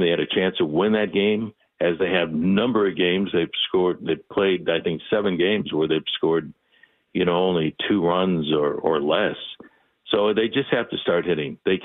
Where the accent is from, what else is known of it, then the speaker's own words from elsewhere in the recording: Chicago, Illinois, United States; I grew up in Chicago, and I was a huge Cub fan when I was a kid.